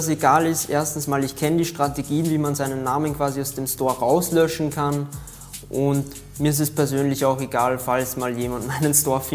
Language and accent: German; Linz, Upper Austria, Austria; ich komme aus Linz, Österreich